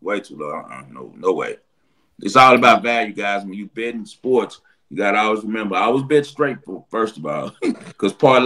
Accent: Texas, United States; now in Nevada, United States; The high school football is better than people think in Nevada. That was surprising me when I came here from Texas.

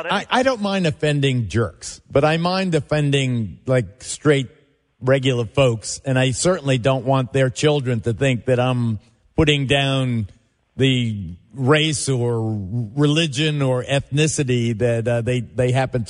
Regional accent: Williamsburg, New York, United States; also born or lived in West Babylon; which is an expression I used as a kid growing up in Williamsburg and West Babylon.

